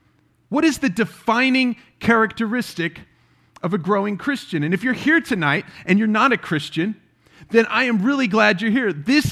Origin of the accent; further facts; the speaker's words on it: United States; I mean, I'm an American. I pay my taxes.